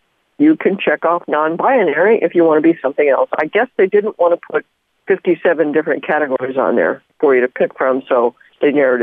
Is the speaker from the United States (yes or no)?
yes; California, United States; now in Lake Charles, United States; You know, I live over here in Lake Charles, Louisiana, and I tell people I'm a refugee from California